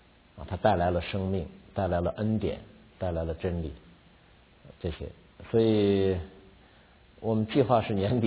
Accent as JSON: {"language": "Chinese", "country": "China", "said": "而且也适合我们中国人的需要啊。"}